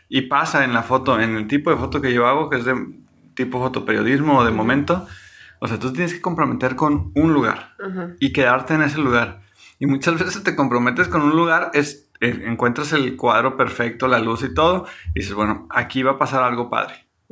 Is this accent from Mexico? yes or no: yes; Mexico; Y ya lo habíamos platicado, como mexicanos o como latinos quizá, tenemos pavor a equivocarnos.